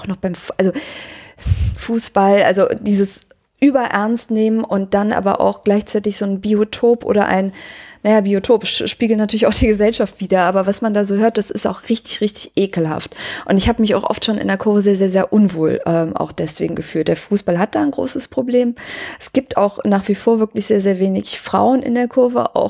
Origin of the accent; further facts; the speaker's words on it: Cologne, North Rhine-Westphalia, Germany; Also als Kölner ist man halt so Leib und Seele Kölner.